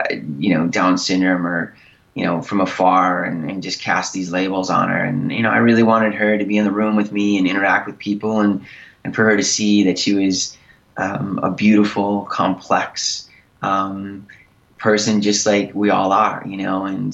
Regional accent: Buffalo, New York, United States; I mean, I grew up in Buffalo. You know, my family was there and Kelly lived there, you know, 10 months out of the year with my parents.

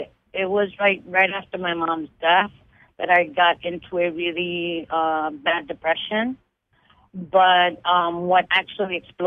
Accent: New York, United States; I'm a Lewis fan, and I'm from New York, Bronx.

